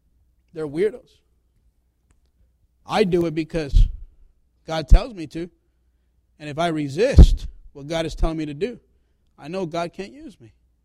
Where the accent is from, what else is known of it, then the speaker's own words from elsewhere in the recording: Chicago, Illinois, United States; But I was raised in Chicago. My friends were in Chicago. My family's in Chicago.